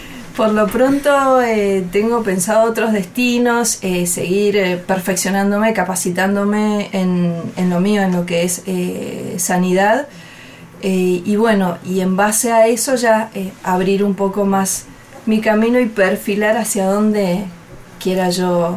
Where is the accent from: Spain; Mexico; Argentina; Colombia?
Argentina; Tucumán; moved away as an adult; now in Buenos Aires, Argentina; Yo terminé el secundario en mi provincia. Y les dije a mis padres, me voy a ir a trabajar a Buenos Aires y a seguir estudiando.